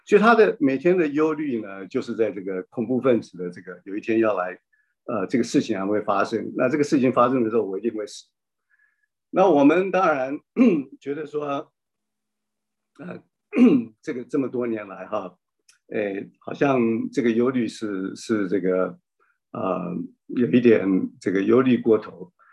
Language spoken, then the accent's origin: Chinese; China; 其实呢，很多时候好像就像我们中国人讲的，就是船到桥头，哎，它就自然直了。